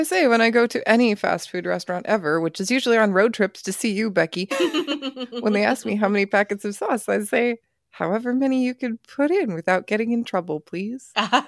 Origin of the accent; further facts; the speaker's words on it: Oklahoma, United States; Sorry, I'm from Oklahoma.